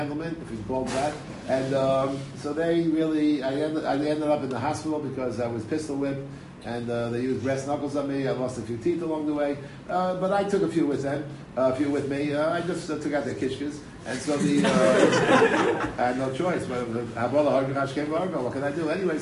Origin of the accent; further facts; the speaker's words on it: Bronx, New York, United States; we lived in an area of the Bronx which was not so ay-ay-ay. That is Fort Apache.